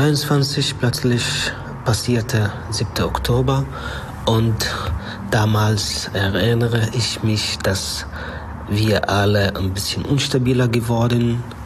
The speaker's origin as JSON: {"language": "German", "region": "Gaza Strip", "country": "Palestine", "second_language": "German", "said": "ich komme aus Palästina, aus Gazastreifen."}